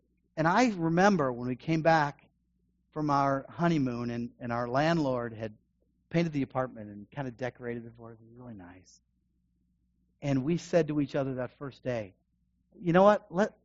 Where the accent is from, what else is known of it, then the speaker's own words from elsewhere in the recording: United States; because I'm an American. That's pretty long.